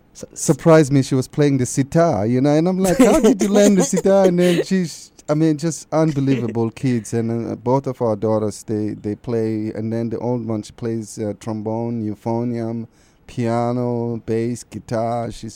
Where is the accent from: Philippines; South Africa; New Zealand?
South Africa; growing up in South Africa